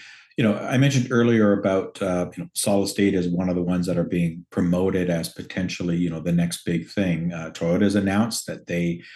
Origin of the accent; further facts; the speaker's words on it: Ontario, Canada; certainly speaking as a Canadian, you know, nickel is important to us.